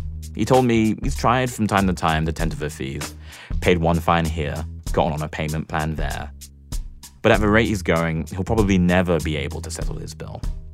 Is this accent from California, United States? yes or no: no; Ohio, United States; I grew up in Ohio, love Ohio